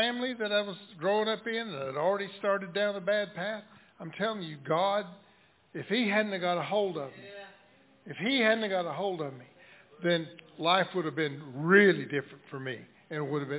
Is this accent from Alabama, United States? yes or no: yes; Cullman, Alabama, United States; born there; But I was born in Cullman, Alabama, was an average, normal kind of teenage boy, and didn't go to church much.